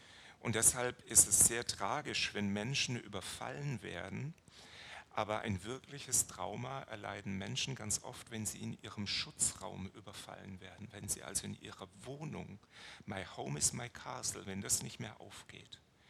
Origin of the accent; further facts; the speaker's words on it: Baden-Württemberg, Germany; Ich bin im Schwarzwald groß geworden